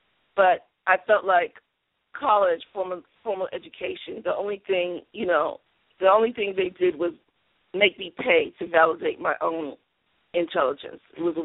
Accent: New York City, New York, United States; You know, like I said, I grew up in Harlem, and there was a lot of older people who didn't know how to write

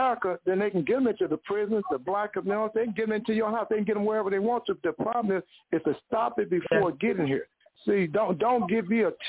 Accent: St. Louis, Missouri, United States; I'm from Missouri. It's called St. Louis.

